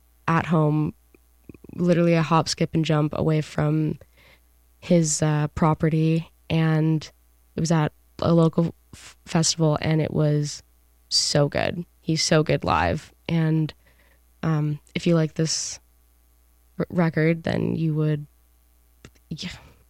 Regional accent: Alberta, Canada; I'm from Alberta

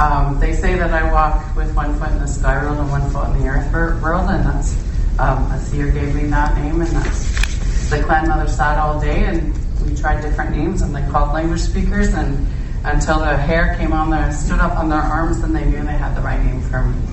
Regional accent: Toronto, Ontario, Canada; moved away as an adult; I was born and raised in Toronto. Right in old Cabbage Town, right downtown, a really historical part of Toronto. I loved it. Born and raised there. Left when I was 22.

